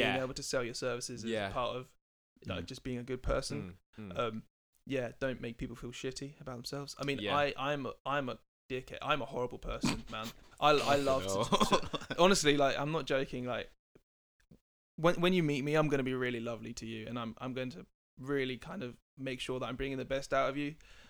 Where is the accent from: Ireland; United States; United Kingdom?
United Kingdom; Colchester, East of England; accent: posh; I'm like, no, I'm not. I come from Colchester. But apparently I have a really posh accent.